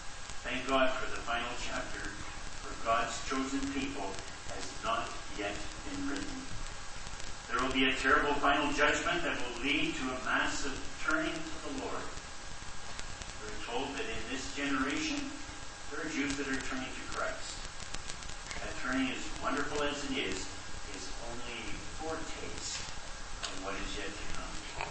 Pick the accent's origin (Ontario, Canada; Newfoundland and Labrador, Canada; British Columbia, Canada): Ontario, Canada; Cambridge; I was raised in Cambridge, Ontario, went to Emmanuel Bible College in Kitchener, and have pastored here at Main Street for almost 13 years.